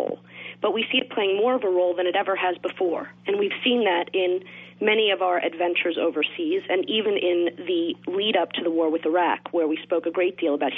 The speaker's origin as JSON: {"language": "English", "country": "United States", "said": "As an American, being brought up within this kind of moral construct and believing that my country has some real positive political openness"}